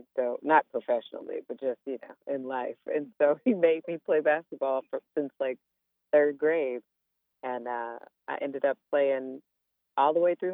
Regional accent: Detroit, Michigan, United States; Yeah, I'm from Detroit, born and raised.

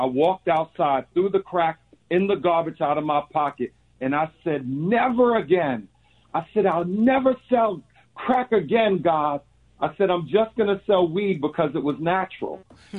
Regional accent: New York, United States; I'm here from New York. You know, I care about you guys. We were the murder capital for so long.

